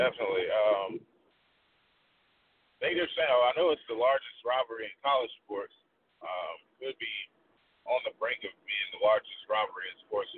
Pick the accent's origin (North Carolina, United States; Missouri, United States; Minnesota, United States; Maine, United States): North Carolina, United States; also born or lived in Atlanta; I was born in Atlanta, but I've spent most of my time in North Carolina. So a lot of my people from Atlanta give me a hard time about being a Panthers fan